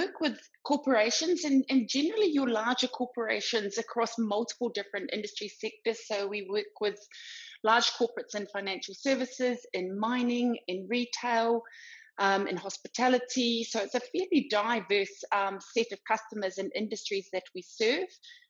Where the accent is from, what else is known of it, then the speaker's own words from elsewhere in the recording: New Zealand; now in South Africa; not originally from South Africa, I'm originally from New Zealand, but been living here since 2005.